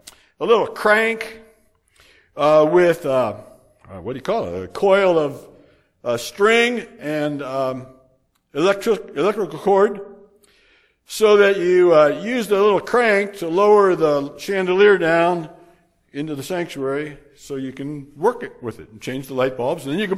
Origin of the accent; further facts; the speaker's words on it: Columbus Grove, Ohio, United States; when I was the church custodian of the small congregation, small church in my hometown in Columbus Grove, Ohio.